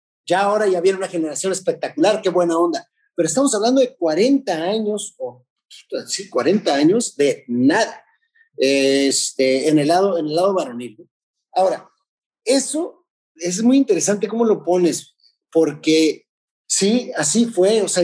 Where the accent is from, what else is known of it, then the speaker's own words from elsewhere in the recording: Tijuana, Baja California, Mexico; me fui a trabajar y estaba en Tijuana, en mi ciudad natal